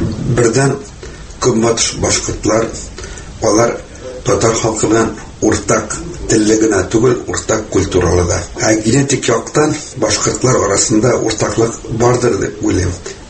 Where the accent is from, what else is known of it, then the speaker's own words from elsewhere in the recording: Bashkortostan, Russia; born there; без монда туган, безнең каберләр монда. Шуңа күрә без Башкортстаннан Тукай сүзләре белән әйтергә китмибез.